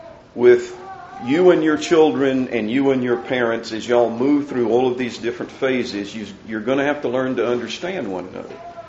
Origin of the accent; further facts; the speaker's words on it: Birmingham, Alabama, United States; I mean, I grew up in Birmingham, Alabama, and I remember that well. And I remember very well all the bigotry and hatred that was a part of my white culture